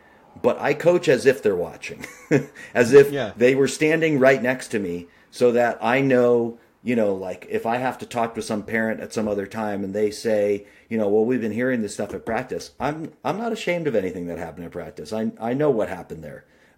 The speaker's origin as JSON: {"language": "English", "region": "Massachusetts", "country": "United States", "tie": "born or raised there", "said": "I mean, I grew up in Massachusetts, which is a backwater in many ways of American swimming."}